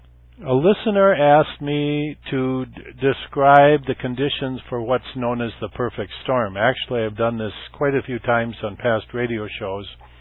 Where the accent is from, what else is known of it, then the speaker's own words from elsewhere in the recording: Minnesota, United States; And, of course, I grew up in Minnesota and shoveled my share of snow for $5 for the little old lady down the street